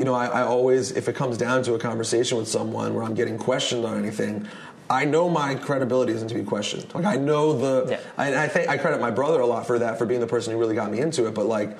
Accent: United States; called being an American.

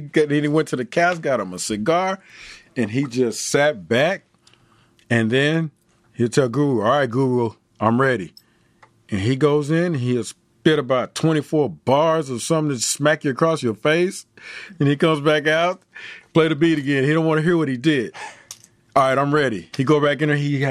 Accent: Dallas, Texas, United States; Tim's from Virginia. I'm from Dallas, you know … from Dallas.

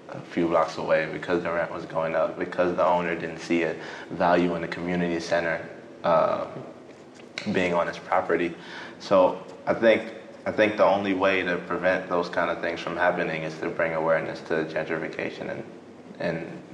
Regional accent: New York City, New York, United States; born and raised in the Bronx, New York. I've been writing for 13 years now.

